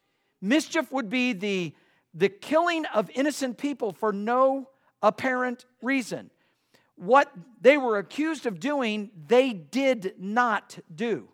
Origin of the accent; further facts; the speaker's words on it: United States; I'm an American. I love America.